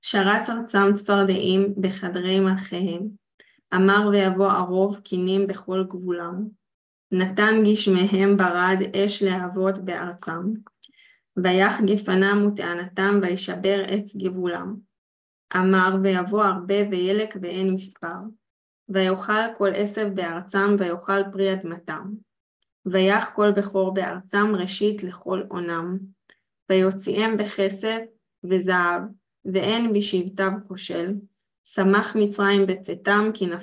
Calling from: Sderot, Southern District, Israel; I'm speaking from Sderot, so we might hear the IDF in first sight.

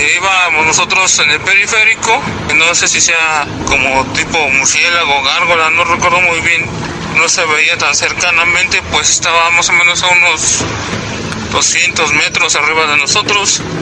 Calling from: Atizapán, State of Mexico, Mexico; Soy taxista de Atizapán, de la Guardia Nocturna, aquí en Tepalcapa.

